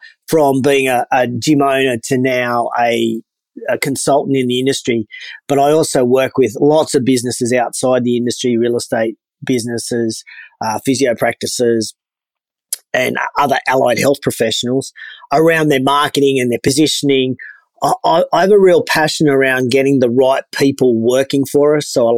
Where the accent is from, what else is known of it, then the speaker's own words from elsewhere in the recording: Sydney, New South Wales, Australia; born there; also born or lived in Newcastle; I was born in Sydney and then moved to Newcastle for uni.